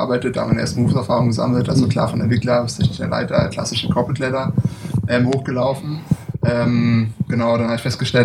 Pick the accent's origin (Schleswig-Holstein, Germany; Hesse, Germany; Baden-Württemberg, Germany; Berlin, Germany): Berlin, Germany; Also ich bin in Berlin geboren, also ich bin gebürtiger Berliner, immer noch hier.